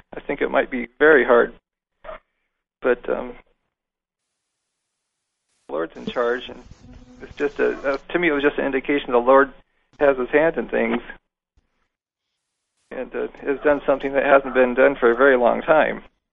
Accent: United States; being an American in that situation, I think, wow, it's so, you know, this country is just the pits compared to America

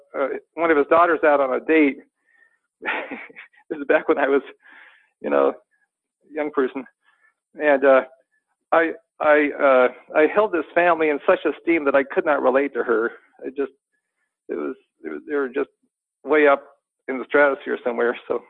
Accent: Nepal; As I mentioned before, I grew up in Nepal

